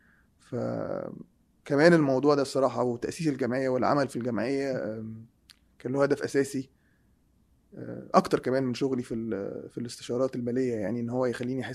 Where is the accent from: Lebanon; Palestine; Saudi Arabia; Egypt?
Egypt; نسبيا بالنسبه احنا عندنا في مصر ساعات بيسموها حاجات اوحش